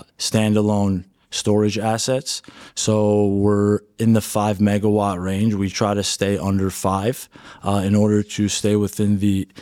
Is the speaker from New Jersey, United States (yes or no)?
no; New York, United States; This is where I'm born and raised.